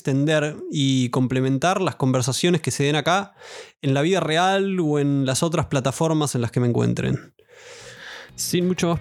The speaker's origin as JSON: {"language": "Spanish", "country": "Argentina", "said": "siendo yo argentino, pareciera ser lo más razonable"}